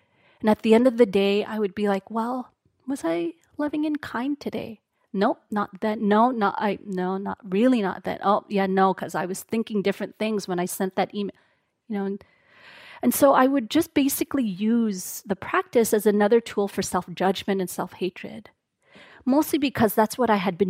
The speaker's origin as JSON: {"language": "English", "country": "Canada", "tie": "born there", "said": "Even though I was born in Canada, that was just kind of like the underlying current."}